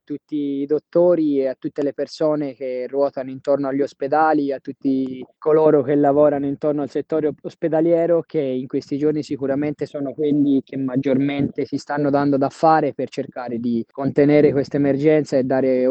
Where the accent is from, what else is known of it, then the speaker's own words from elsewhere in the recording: Siena, Tuscany, Italy; Da Fantino e da Senese mi auguro di poter uscire quanto prima da questa situazione